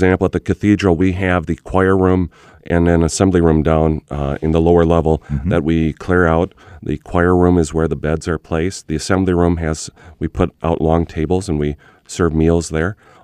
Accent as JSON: {"language": "English", "town": "White Bear Lake", "region": "Minnesota", "country": "United States", "tie": "born or raised there", "lives_now": "Woodbury, United States", "said": "I grew up in White Bear Lake, attending St. Pius, my brother and sister and I, my parents. Myself, I live in Woodbury."}